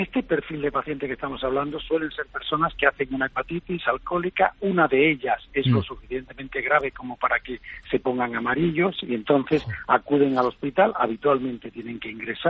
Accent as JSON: {"language": "Spanish", "town": "Seville", "region": "Andalusia", "country": "Spain", "said": "Yo soy de Sevilla y hubo una época en que se puso de moda en el centro de la ciudad"}